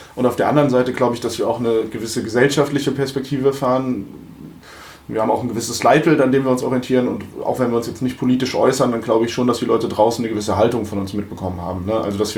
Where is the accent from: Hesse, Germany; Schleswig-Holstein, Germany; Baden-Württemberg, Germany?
Hesse, Germany; Limburg an der Lahn; Naja, wir sind ja hier aufgewachsen. Ich komme aus der Ecke Limburg, also Limburg an der Lahn, hier in Hessen.